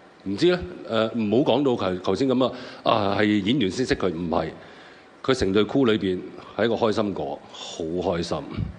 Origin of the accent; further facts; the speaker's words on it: Hong Kong; 我哋香港人今日要團結，我哋今日一定要做好我哋自己香港電影